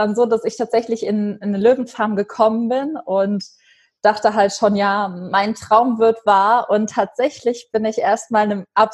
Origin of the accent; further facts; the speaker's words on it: Germany; Aber aufgrund von Corona sitze ich gerade in der Eifel fest. Also das ist im Westen von Deutschland, in der Nähe von der luxemburgischen Grenze. Das ist mein Heimatort und da bin ich jetzt auch gerade eben aufgrund der Pandemie.